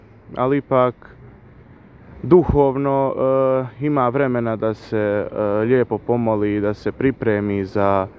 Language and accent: Croatian; Humac, Federation of Bosnia and Herzegovina, Bosnia & Herzegovina; evo dolazim odavde iz Humca